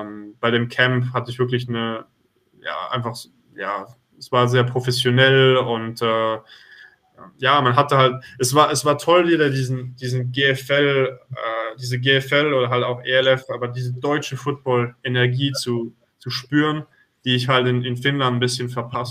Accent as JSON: {"language": "German", "country": "Switzerland", "tie": "born or raised there", "said": "Ja, ich bin auch Deutscher, deshalb habe ich die Nationalität, aber geboren bin ich in der Schweiz und auch dort hauptsächlich aufgewachsen."}